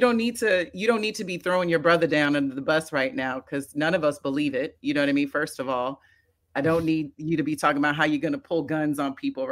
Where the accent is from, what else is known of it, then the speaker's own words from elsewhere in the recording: New York City, New York, United States; as a New Yorker, as a kid that grew up in New York City, I remember sitting in my, you know, my mother's car